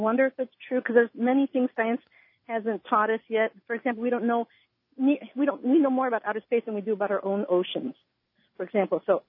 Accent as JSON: {"language": "English", "region": "Missouri", "country": "United States", "said": "I'm from the Show Me State, after all."}